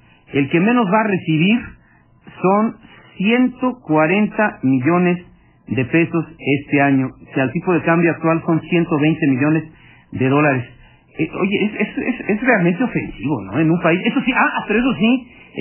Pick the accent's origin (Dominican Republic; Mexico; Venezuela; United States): Mexico; lo que requerimos como mexicanos y como país